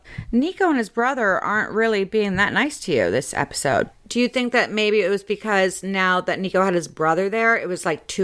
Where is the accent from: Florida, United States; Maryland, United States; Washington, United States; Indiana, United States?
Florida, United States; At first, it was because I'm from Florida, where people aren't as sweet.